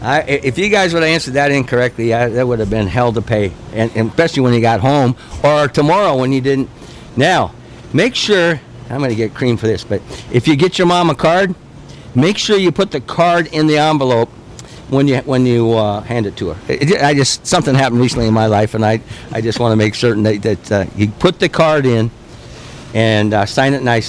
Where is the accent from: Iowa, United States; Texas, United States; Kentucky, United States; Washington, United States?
Iowa, United States; I'm from Iowa.